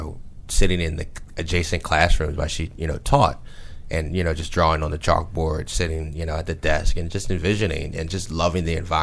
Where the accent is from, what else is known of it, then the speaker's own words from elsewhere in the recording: West Chester, Pennsylvania, United States; I'm from Westchester, Pennsylvania.